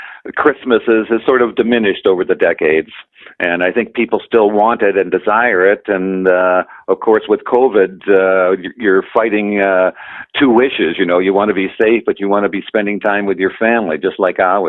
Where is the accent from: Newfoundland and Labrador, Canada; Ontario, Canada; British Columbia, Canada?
British Columbia, Canada; White Rock; now in Victoria, Canada; No, actually, I was raised in White Rock. I spent all my school years there.